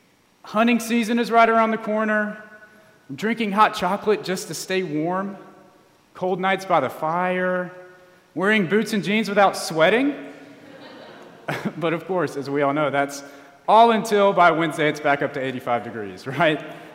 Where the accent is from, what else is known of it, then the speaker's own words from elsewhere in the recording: Birmingham, Alabama, United States; now in Dallas, United States; I'm from Birmingham, Alabama, so I'm used to experiencing all four of the seasons. And as I've been in Dallas the past year